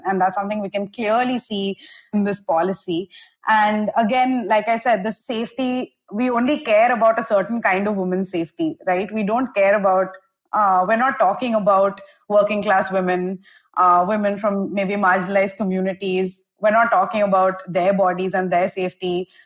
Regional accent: Chennai, Tamil Nadu, India; now in Delhi, India; When I am from Chennai, I moved to Delhi for work a few years ago, and my relatives were, beside themselves because Delhi obviously has a reputation for being highly unsafe.

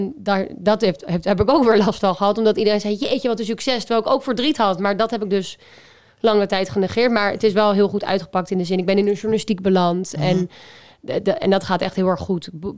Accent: Amsterdam, North Holland, Netherlands; En ik was 21 en toen dacht ik moet terug naar Amsterdam, waar ik vandaan kom.

